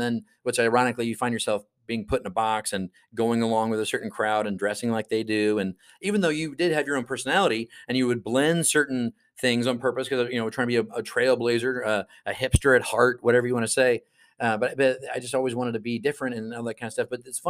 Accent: United States; in the sense of I am an American, I do follow the laws.

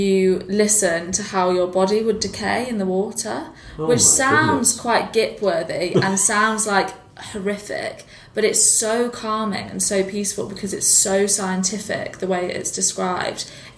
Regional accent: York, Yorkshire and the Humber, United Kingdom; I'm from York.

